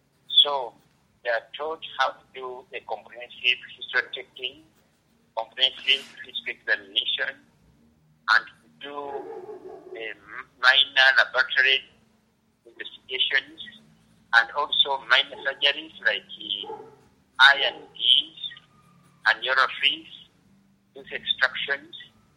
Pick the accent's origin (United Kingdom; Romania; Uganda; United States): Uganda; now in South Sudan; I come from Uganda just like Mr. James. I used to teach there under him actually before I followed him in South Sudan.